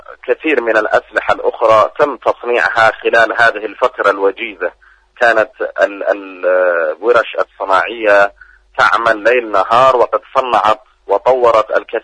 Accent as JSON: {"language": "Arabic", "country": "Yemen", "said": "يعني نحن كشعب يمني نعتبرها معركة الحق مع الباطل."}